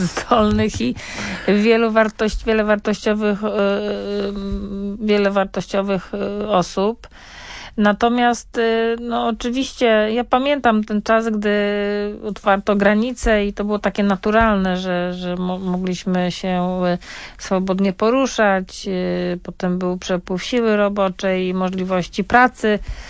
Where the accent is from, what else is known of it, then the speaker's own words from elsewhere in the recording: Baltic coast, Poland; akurat ja pochodzę z Wybrzeża